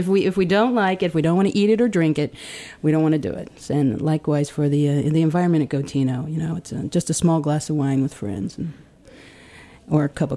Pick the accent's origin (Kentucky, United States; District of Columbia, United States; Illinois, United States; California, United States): California, United States; also born or lived in Lake Tahoe / Sacramento / San Francisco; I grew up in Northern California.